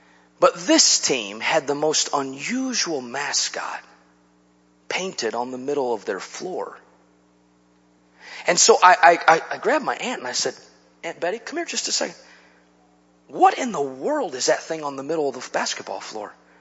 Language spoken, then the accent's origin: English; Chicago, Illinois, United States; I told you Wednesday night I'm from Chicago.